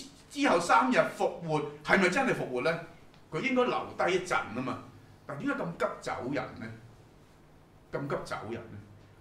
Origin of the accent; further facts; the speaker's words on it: Hong Kong; 其實我哋香港人最常見嘅情況就係咩？太忙咯